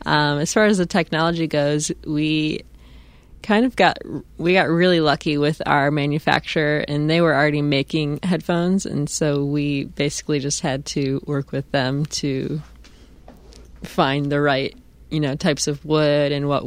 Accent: Flint, Michigan, United States; moved away as an adult; now in Los Angeles, United States; I am originally from Flint, Michigan. I lived there until I was about 21, and then I moved to L.A., and so that's where I am now.

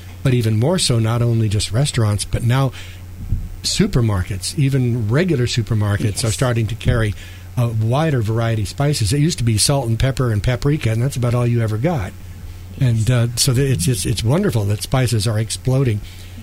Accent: Midwest, United States; now in New York, United States; I grew up in the Midwest, and we had spicy barbecue sauce, spicy things that would come, you know, from that part of the country

